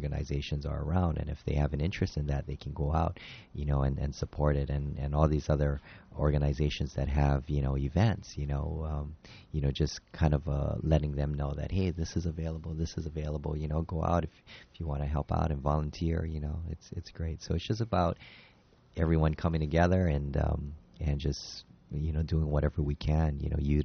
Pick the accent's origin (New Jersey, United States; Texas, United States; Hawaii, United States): Hawaii, United States; because especially growing up in Hawaii, just growing up on the water, and I did some surfing.